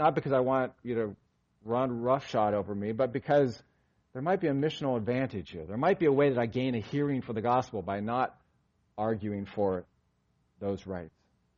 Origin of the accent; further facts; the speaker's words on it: Southern US, United States; Or I'm a Southerner. I was born in the South, and I've grown up here